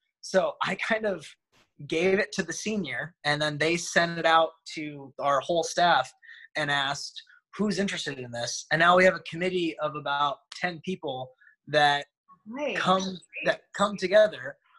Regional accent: Omaha, Nebraska, United States; I'm actually from Omaha, Nebraska, and I went to Creighton University.

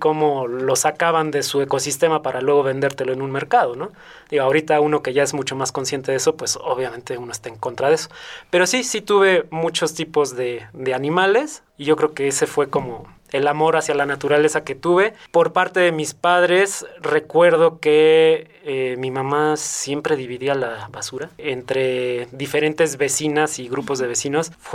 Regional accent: Querétaro, Mexico; crecí aquí en Querétaro, en un fraccionamiento que en ese entonces era campestre. No había nada alrededor más que puro campo y naturaleza.

